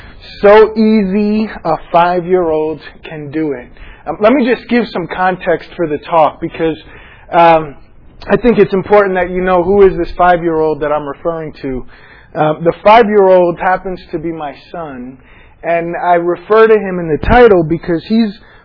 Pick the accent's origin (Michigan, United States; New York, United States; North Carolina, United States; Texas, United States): New York, United States; New York City; I'm from New York City. We've got an amazing Chinatown in Manhattan, another one in Brooklyn.